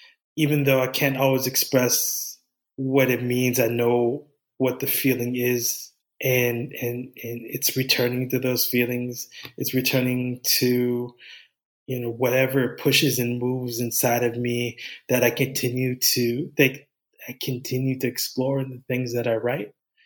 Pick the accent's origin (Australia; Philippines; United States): Philippines; how my existence here as a Filipino played into